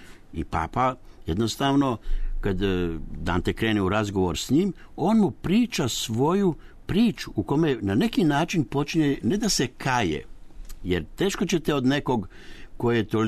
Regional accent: Banja Luka, Republika Srpska, Bosnia & Herzegovina; born there; Jesam, ja se ponašam naproti kao Banjalučanin i tekako.

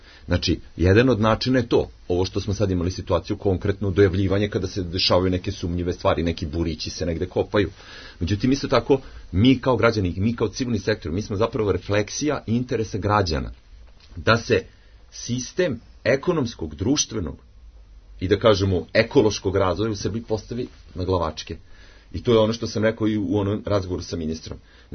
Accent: Subotica, Vojvodina, Serbia; Znači, ja sam iz Subotice, živim nekoliko 2-3 km od deponije

